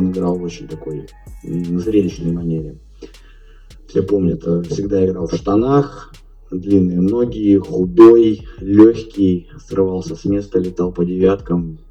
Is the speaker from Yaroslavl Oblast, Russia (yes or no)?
yes; Yaroslavl, Yaroslavl Oblast, Russia; Я родился в Ярославской области и как бы поддерживаю эту команду достаточно давно.